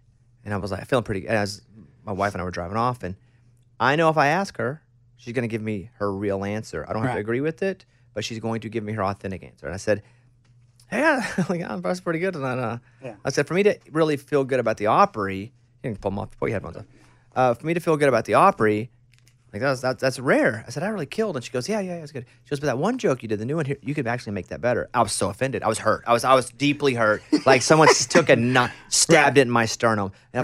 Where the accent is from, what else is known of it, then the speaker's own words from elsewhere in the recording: Arkansas, United States; I'm from Arkansas. Yeah. I'd be the rural route.